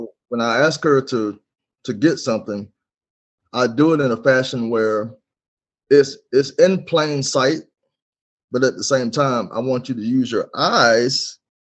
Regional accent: Birmingham, Alabama, United States; You know, I'm from Alabama, Birmingham, Alabama. For those of you that might know me, went to Carver High School, moved to Colorado.

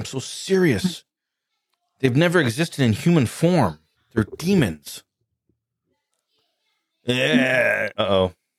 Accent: Ohio, United States; There was this town I grew up in Ohio, north of where we lived.

